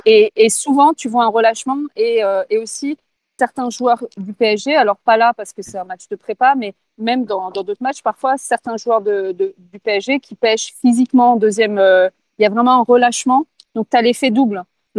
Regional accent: Paris, Île-de-France, France; Franchement, je suis parisienne et je suis d'accord avec toi.

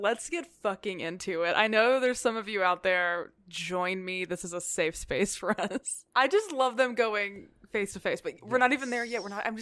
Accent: the South, United States; I'm a Southerner. I think it's funny when people drag us occasionally.

